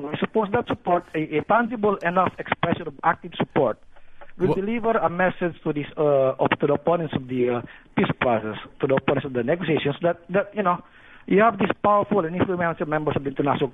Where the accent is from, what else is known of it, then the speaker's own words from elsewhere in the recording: Manila, Metro Manila, Philippines; now in Mindanao, Philippines; I'm a full-blooded Moro. But I grew up in Manila, actually, so I can also understand the Christian or Filipino perspective. I practically grew up in Manila and studied and worked there for several years before finally coming back to Mindanao.